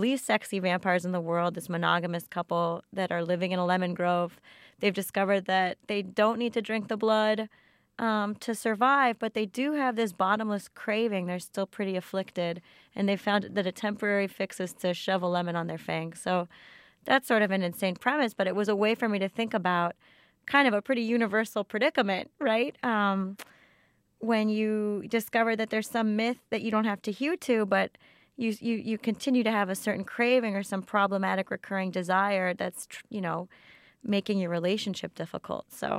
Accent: Florida, United States; So, and I grew up in South Florida, right?

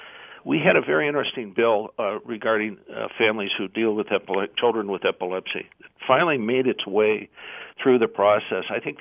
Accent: Wisconsin, United States; I'm proud from Wisconsin.

